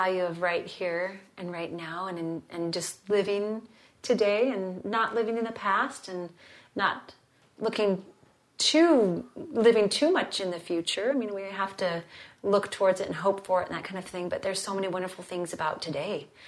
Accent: Alaska, United States; And I'm a blonde from Alaska, so I'm not sure how I showed up with it, but I did.

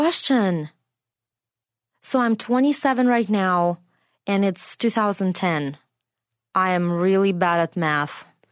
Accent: Ufa, Bashkortostan, Russia; and I'm from Russia. I grew up in the Ural Mountains in the city of Ufa.

